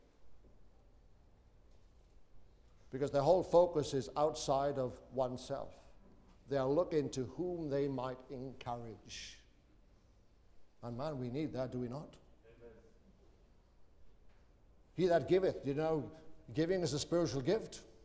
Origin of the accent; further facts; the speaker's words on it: Wales, United Kingdom; now in Australia; Even though I'm Welsh, I'm part of the body. Some of you might find that hard to take, but that's a fact. I'm an old South Welshman ministering in New South Wales.